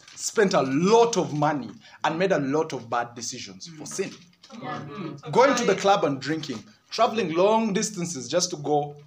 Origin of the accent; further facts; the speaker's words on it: Uganda; English is a second language; So I come from Uganda, and I studied, and we got into COVID